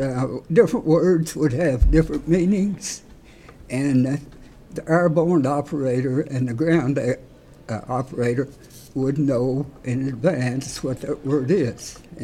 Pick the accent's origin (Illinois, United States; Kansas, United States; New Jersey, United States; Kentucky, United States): Kentucky, United States; I'm originally from Elliott County, Kentucky, the eastern part of the state. The county seat up there is Sandy Hook.